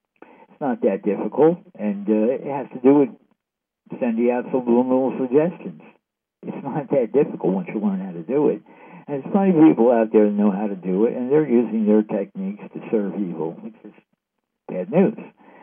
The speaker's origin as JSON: {"language": "English", "region": "New York", "country": "United States", "said": "Hey, I'm from New York. He's from New York."}